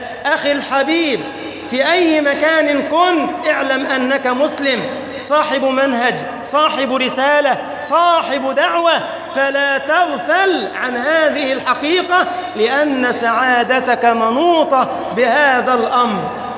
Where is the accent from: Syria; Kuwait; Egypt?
Egypt; اللهم اجعل بلدنا مصر سخاء رخاء وسائر بلاد المسلمين